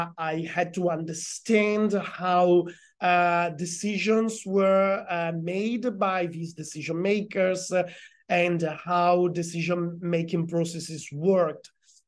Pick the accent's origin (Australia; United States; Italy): Italy; Genoa, Liguria; English is a second language; based here in Genova. That is my hometown, and since I work remotely from Genova, but I have a national or a European perspective, I'm always happy to deal with stuff that is based in my city.